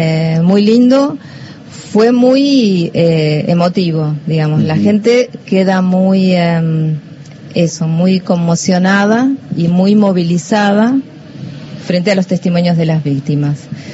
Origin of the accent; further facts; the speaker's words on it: Argentina; si uno tiene como argentino la experiencia de lo que fue acá